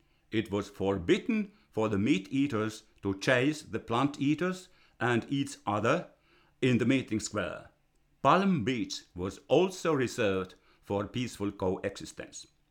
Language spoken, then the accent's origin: English; Finland; accent: Finnish; English is a second language; I hope you can stand to listen to my voice and my ethnic Finnish accent for about half an hour.